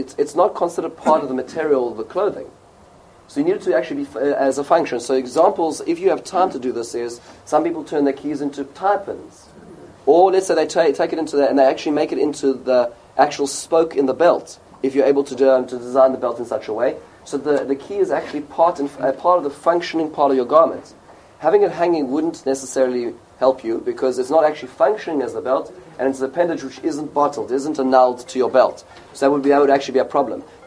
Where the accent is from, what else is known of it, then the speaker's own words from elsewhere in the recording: South Africa; When I grew up in South Africa, in our particular neighborhood, when I was younger